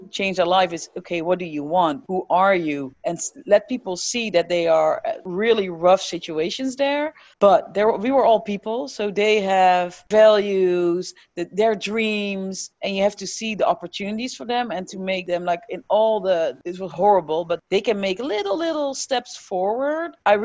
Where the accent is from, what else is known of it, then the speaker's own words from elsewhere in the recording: Netherlands; English is a second language; also born or lived in New York City, United States / Chicago, United States; born and raised in the Netherlands. I'm 36, almost 37 years old next week.